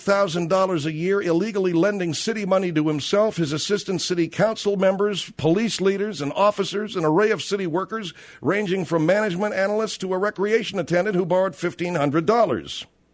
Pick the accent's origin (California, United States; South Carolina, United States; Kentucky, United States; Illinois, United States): California, United States; Los Angeles; Los Angeles is my hometown, but I will be the first one to tell you it's the most segregated city probably in the world.